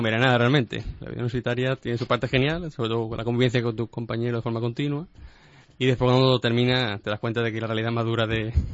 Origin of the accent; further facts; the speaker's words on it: Andalusia, Spain; Como bien sabéis, soy de Guadalhorce y agricultor